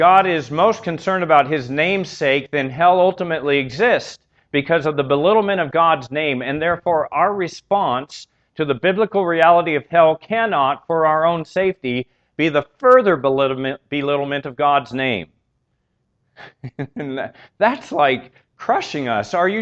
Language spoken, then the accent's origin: English; San Diego, California, United States; I came from San Diego, was not really big into college sports at all at the time.